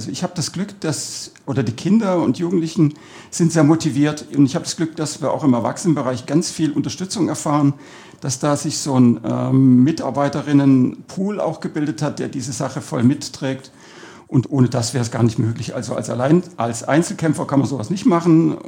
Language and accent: German; Cologne, North Rhine-Westphalia, Germany; born there; Ich bin zwar in Köln geboren und bin dann quer durch Süddeutschland eigentlich umgezogen immer wieder und bin dann in Detting hängen geblieben, fühle mich da auch wohl.